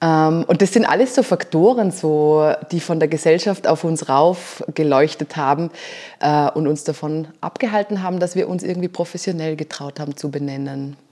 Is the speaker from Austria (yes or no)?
yes; Vorarlberg, Austria; Ich bin in Vorarlberg groß geworden.